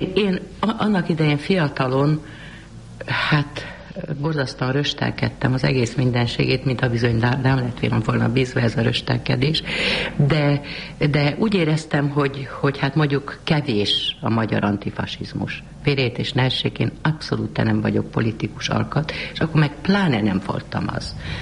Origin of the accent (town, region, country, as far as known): Budapest, Hungary; born there